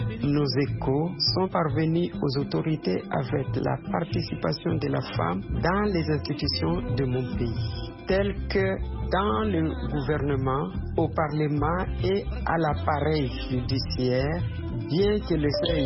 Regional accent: DR Congo; Je suis de la République démocratique du Congo

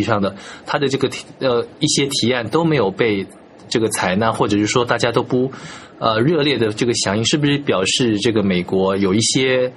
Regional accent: Taiwan; 其实我们中华民国要扮演一个什么样的角色？因为我们在这个南海也有最大的一个岛屿

